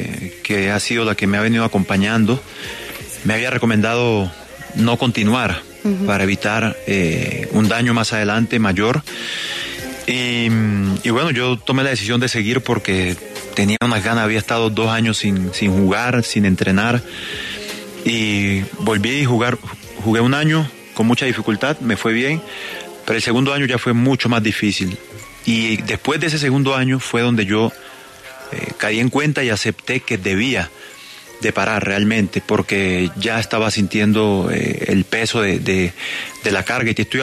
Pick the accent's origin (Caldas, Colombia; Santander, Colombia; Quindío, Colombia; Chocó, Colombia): Chocó, Colombia; poder dedicárselo a mi tierra natal, Chocó.